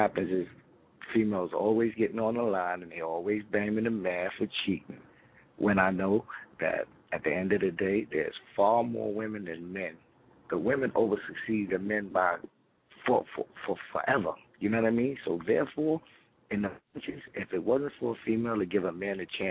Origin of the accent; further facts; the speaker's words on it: Bronx, New York, United States; I'm on my way back to the NY. Well, I'm from the Bronx.